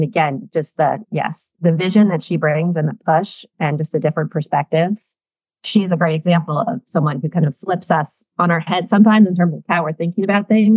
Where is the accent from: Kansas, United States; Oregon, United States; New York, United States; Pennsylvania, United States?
Oregon, United States; Portland; also born or lived in Camarillo, California; Yeah, so I'm a West Coaster. I grew up largely in Portland, Oregon, and then Camarillo, California. So Pacific Northwest and Southern California.